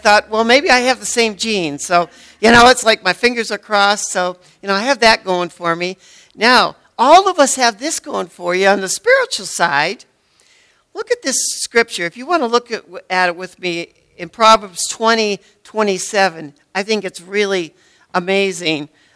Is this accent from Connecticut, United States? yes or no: no; Erie, Pennsylvania, United States; I was born and raised in Erie, so if you take me to Erie, I can get around.